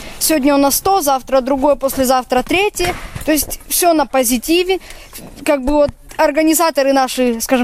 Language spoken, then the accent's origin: Russian; Omsk, Omsk Oblast, Russia; из Омска.